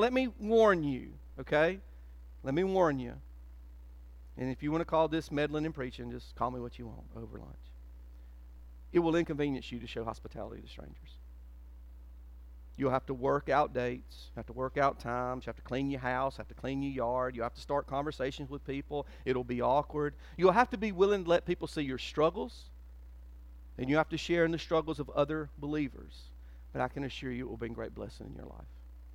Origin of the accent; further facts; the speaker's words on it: Whitmire, South Carolina, United States; even though y'all didn't know I was from Whitmire, I kind of sprained it on y'all later.